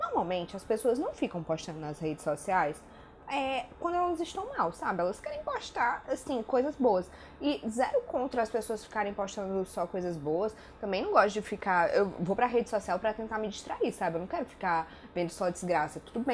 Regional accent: Ceará, Brazil; Desculpa o termo, mas eu sou cearense

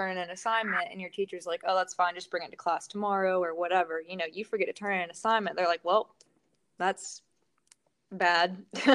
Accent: Raleigh, North Carolina, United States; I've always loved the beach, you know, and I'm actually from Raleigh, so it's a quick 2 hour drive on 40

